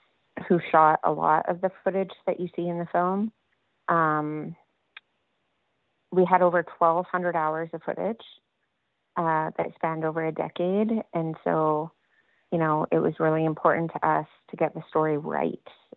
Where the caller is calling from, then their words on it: Smithers, British Columbia, Canada; And I'm coming in from Kesia Yinta, also known as Smithers, BC.